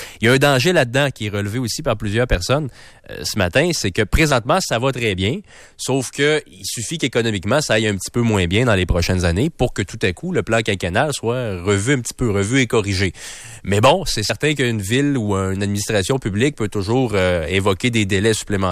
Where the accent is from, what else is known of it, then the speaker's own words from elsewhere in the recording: Val-Bélair, Quebec, Canada; Il restait Val-Bélair à compléter, là, mon coin de pays à régler.